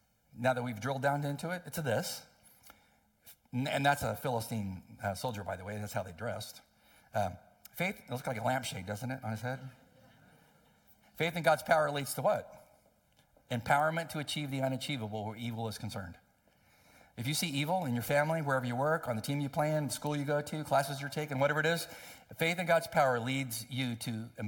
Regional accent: El Centro, California, United States; where I grew up in El Centro, California, it was right on top of the San Andreas Fault.

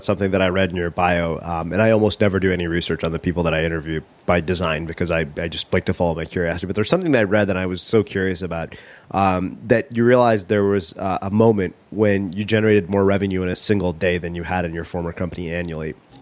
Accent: India; You know, being Indian, like reducing carbs is probably one of the most challenging things that I have to deal with on a daily basis.

